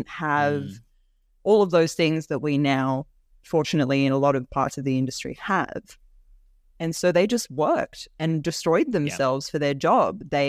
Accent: Orange, New South Wales, Australia; I'm working on these huge, beautiful shows that child me growing up in Orange couldn't even imagine.

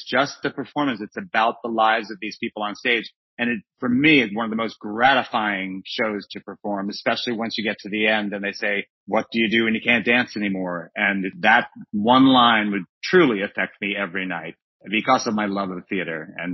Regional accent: New York, United States; I'm from New York, from Long Island. Don't tell anyone.

